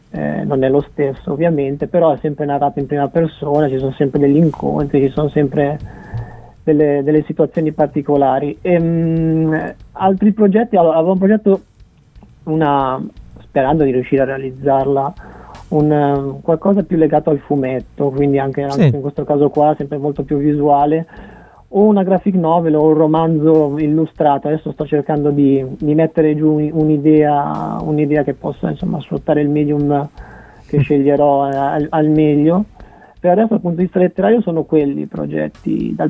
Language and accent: Italian; Varese, Lombardy, Italy; born there; now in Milan, Italy; sì, sono nato a Varese, i miei genitori abitano in provincia di Varese, okay. Attualmente risiedo a Milano, insomma.